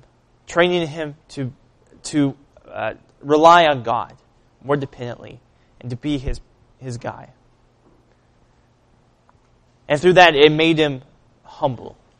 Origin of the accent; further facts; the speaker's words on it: Arkansas, United States; now in Minnesota, United States; I never thought 2 or 3 years ago I'd be in Minnesota. I never would have thought that. I'm a kid from Arkansas.